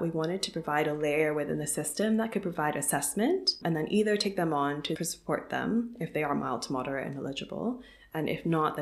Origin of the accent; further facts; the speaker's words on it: Hong Kong; I'm half Chinese, half European, but coming, you know, seeing the Chinese side of my family and also growing up in Hong Kong